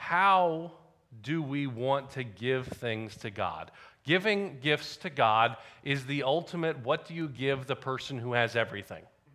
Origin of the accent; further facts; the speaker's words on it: North Carolina, United States; Growing up in North Carolina, we went down to the beach most years